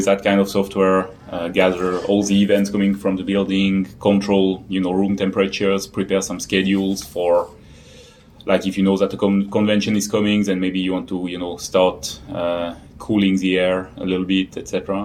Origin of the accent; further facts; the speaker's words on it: Vaud, Switzerland; the technical university, the guy was mentioning this EPFL, mm-hmm. is basically in my hometown